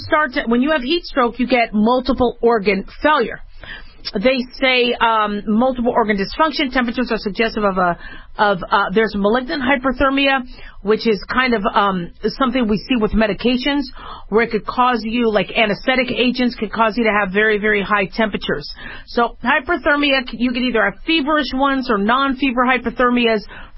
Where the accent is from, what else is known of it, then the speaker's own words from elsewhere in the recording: Las Vegas, Nevada, United States; I grew up in Vegas, so I totally get this whole psychology behind gambling